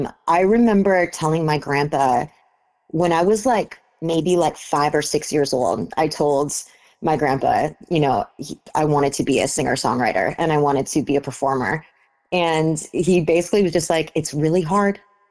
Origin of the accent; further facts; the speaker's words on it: Clare, Michigan, United States; I grew up in Clare, Michigan, which is like central Michigan.